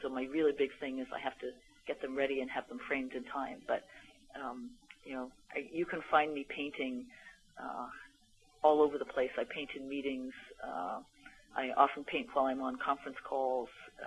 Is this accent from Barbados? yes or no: no; Canada; now in United States; I'm a Canadian working in the U.S.